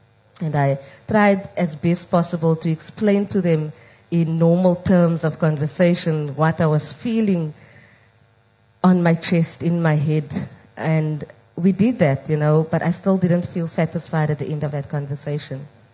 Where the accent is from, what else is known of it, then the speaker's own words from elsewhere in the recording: Mitchells Plain, Western Cape, South Africa; And growing up in Mitchell's Plain, there's a lot of social ills.